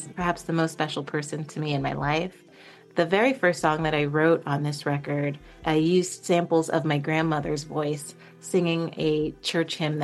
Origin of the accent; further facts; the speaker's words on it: United States; born there; I'm American born, and so English is also a language